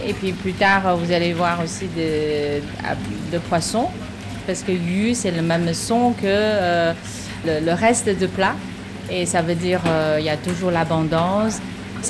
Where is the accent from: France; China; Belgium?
China; Beijing; Je suis plutôt du nord de la Chine, parce que je suis d'origine de Pékin